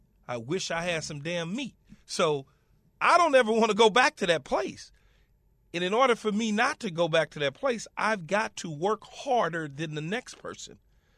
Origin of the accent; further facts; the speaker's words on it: Los Angeles, California, United States; I'm from Los Angeles, right? And I'm from, at the time, it was called South Central Los Angeles. And when I got drafted in 1996, South Central L.A. got drafted.